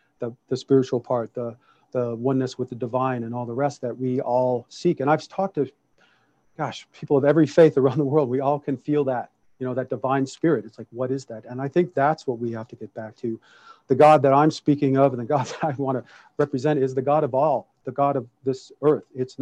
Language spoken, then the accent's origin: English; Detroit, Michigan, United States; born there; I was born in Detroit.